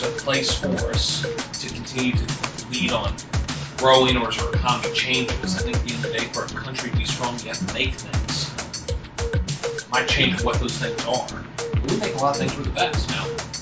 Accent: United States; Like my town, I grew up in Franklin County.

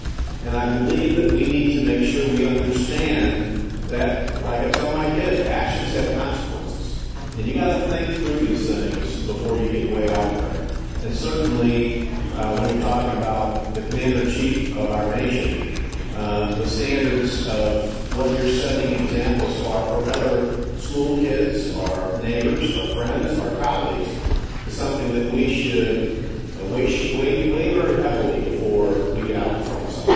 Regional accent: Washington, Missouri, United States; where I grew up in Washington, St. Louis, I never thought I would be standing here today.

